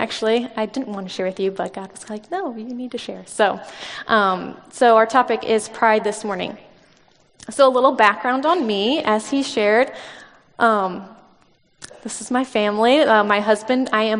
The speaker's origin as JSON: {"language": "English", "region": "Illinois", "country": "United States", "tie": "born or raised there", "lives_now": "Indiana, United States", "said": "I was raised in Illinois, so I'm an Illinoisan. But I am a proud resident of Indiana"}